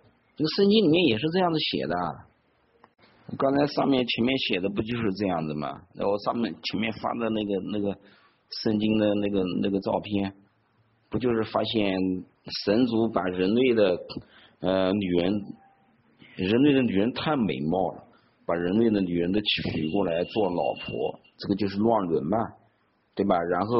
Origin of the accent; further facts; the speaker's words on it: China; 我们中国人从来没有做过你